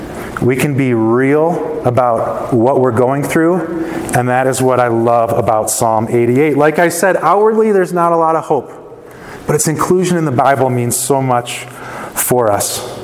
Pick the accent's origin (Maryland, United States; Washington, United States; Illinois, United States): Illinois, United States; Chicago; I grew up in Chicago, and once a year we would get to go on a field trip at school to Six Flags Great America, which is probably the largest amusement park in the region.